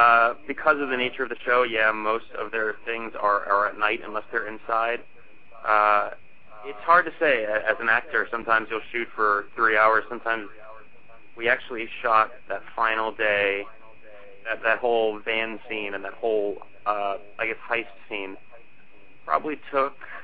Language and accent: English; New York, United States; accent: Long Island; I'm actually originally from New York, and up until I was probably about 9 or 10, I had the thickest Long Island accent ever.